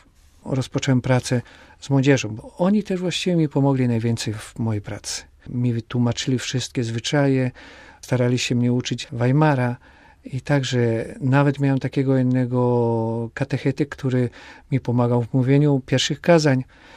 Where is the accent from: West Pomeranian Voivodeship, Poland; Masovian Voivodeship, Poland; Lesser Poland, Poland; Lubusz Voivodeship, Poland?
Lubusz Voivodeship, Poland; Bąszynki; Ja pochodzę z parafii z Bąszynek. To jest diecezja zielonogórsko-gorzowska.